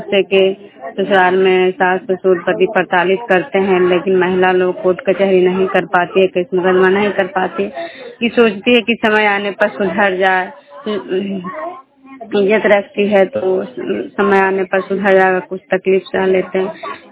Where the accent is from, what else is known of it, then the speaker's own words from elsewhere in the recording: Vishnupur, Bihar, India; मैं विष्णुपुर ग्राम खजरा पंचायत नालंदा जिला नगरनाथ प्रखंड की निवासी हूँ।